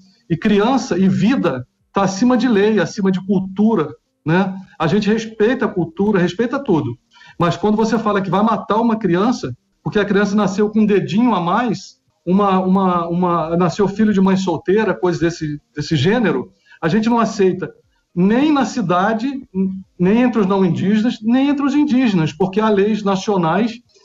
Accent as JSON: {"language": "Portuguese", "region": "Espírito Santo", "country": "Brazil", "also_born_or_lived": "Rio de Janeiro", "said": "Eu moro no Espírito Santo, sou do Espírito Santo, né? Vim para cá para... Eu morei muitos anos no Rio"}